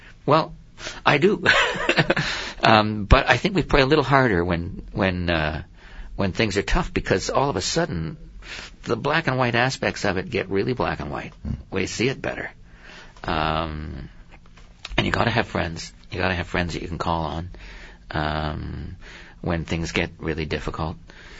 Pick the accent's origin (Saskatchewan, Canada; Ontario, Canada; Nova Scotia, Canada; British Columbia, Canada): Saskatchewan, Canada; Regina; born there; I was born in Regina